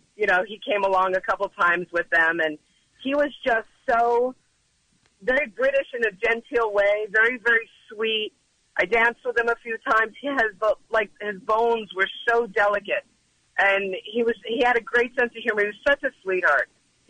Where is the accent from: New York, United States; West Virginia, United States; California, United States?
New York, United States; New York City; I'm from New York, and I used to go dancing there.